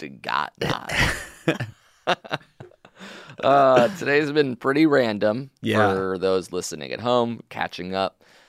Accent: Australia; now in Melbourne, Australia; I'm actually an Aussie living in Brunswick, Melbourne.

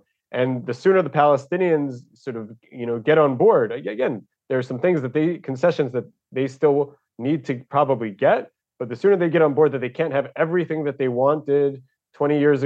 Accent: United States; moved away as an adult; now in Israel; I grew up in the United States. I lived in the United States for 30 years before I moved to Israel, and I've been a journalist in Israel for a long time.

